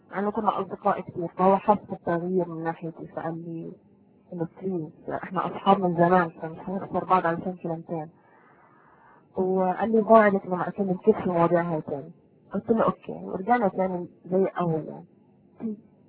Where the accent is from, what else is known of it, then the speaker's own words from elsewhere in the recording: Palestine; يعني انا كفلسطينية استحالة اني احب مثلا